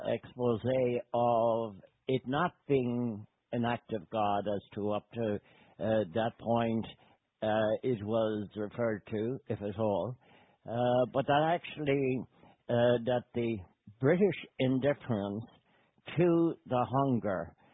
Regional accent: Attymass, Connacht, Ireland; growing up in Attymass in County Mayo in Ireland, where also my father and mother were teachers, there was very little reference to the famine.

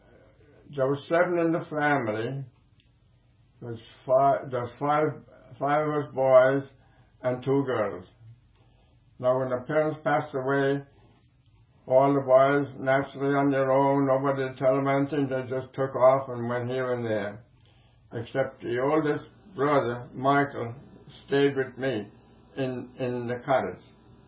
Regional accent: Charleville, Munster, Ireland; born there; I was born in Ballysally, Charleville, County Cork, Ireland, October the 8th, 1907.

